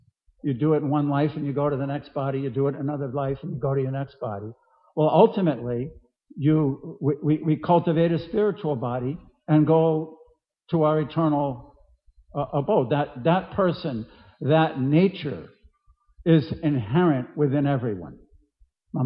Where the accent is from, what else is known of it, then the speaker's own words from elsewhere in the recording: Massachusetts, United States; And I grew up on Cape Cod, which is in Massachusetts, and off the coast of Cape Cod, there's two islands, Nantucket and Martha's Vineyard